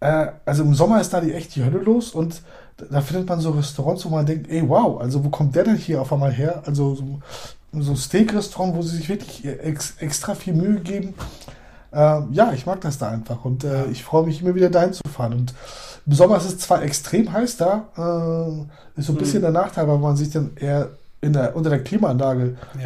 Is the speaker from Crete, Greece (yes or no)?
no; Eastern Macedonia and Thrace, Greece; Ja, ich komme aus Griechenland, also wir gehören zur türkischen Minderheit in Griechenland und das ist so östlich von Thessaloniki Richtung der türkischen Grenze, also da fängt so Thrakien